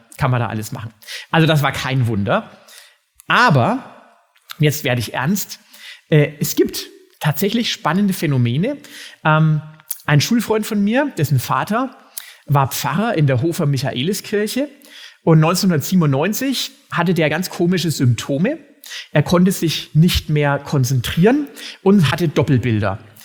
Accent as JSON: {"language": "German", "town": "Hof", "region": "Bavaria", "country": "Germany", "said": "Ich komme aus Hof an der Saale, das ist eine relativ kleine Stadt"}